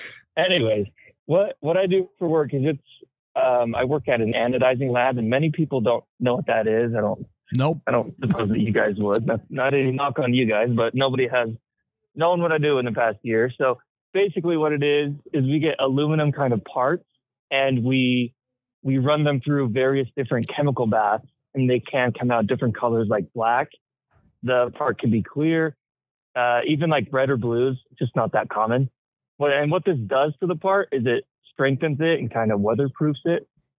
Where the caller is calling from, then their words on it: Logan, Utah, United States; I'm calling in from Logan, Utah, on the campus of Utah State University.